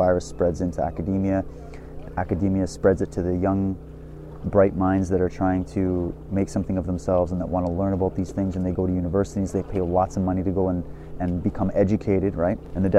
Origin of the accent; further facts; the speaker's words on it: Canada; I was born and raised in Canada. I have European descent through and through. That's who I am. I'm a straight white male.